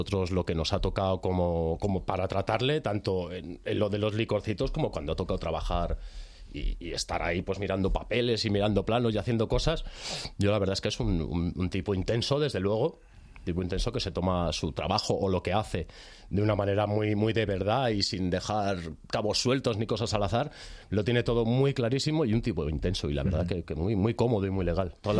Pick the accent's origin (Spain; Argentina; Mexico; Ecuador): Spain; Madrid, Community of Madrid; el barrio Hortaleza, que es de donde yo soy